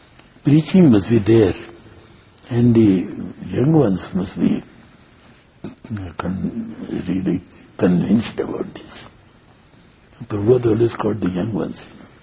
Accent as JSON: {"language": "English", "country": "India", "said": "We are from India, and we thought that what water it is."}